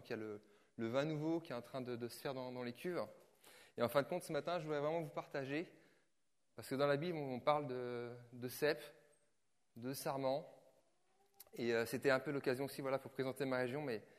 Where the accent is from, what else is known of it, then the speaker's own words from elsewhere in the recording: Nantes, Pays de la Loire, France; je viens de Nantes. Donc Nantes, on a les BN, on a l'U, on a le Muscadet. On est une région où il y a beaucoup de vignes. Donc moi, j'habite dans le vignoble, j'habite dans le sud de Nantes.